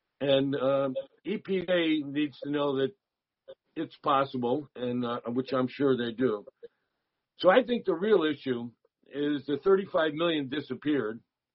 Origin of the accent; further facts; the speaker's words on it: East Hartford, Connecticut, United States; I'm from East Hartford.